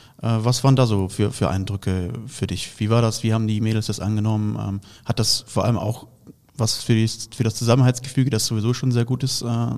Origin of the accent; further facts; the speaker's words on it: Baden-Württemberg, Germany; ich komme aus Baden-Württemberg ursprünglich.